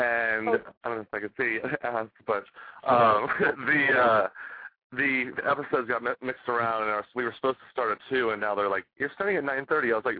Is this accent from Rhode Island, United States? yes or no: no; Sarasota, Florida, United States; also born or lived in Bradenton; I grew up in Sarasota, Florida, Bradenton, Florida. And moved to Orlando and just didn't want to go to college.